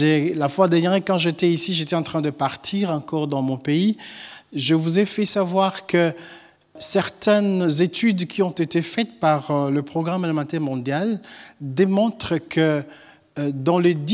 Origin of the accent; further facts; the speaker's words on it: DR Congo; Je viens du Congo, le deuxième plus grand pays d'Afrique. Après l'Algérie, c'est nous, en fait.